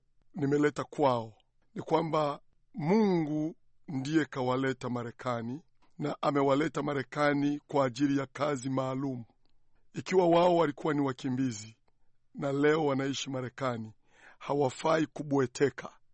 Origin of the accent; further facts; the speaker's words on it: Tanzania; Kwa sababu ukiangalia kule kwetu Afrika, hasa hususan nikichukulia mazingira yetu ya Tanzania, unakuta baa zinafunguliwa kila mahali.